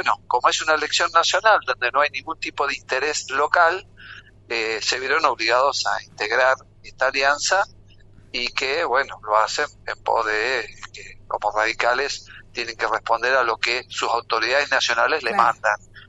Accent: Argentina; Bueno, por supuesto, como todo argentino

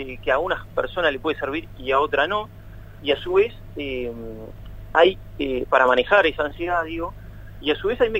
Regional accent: Argentina; cuántas alegrías como estas, como pueblo argentino, tenemos?

